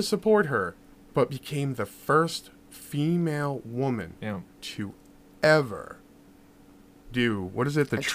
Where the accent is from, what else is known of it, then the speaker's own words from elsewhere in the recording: Massachusetts, United States; I mean, growing up in Massachusetts, I had this preconceived notion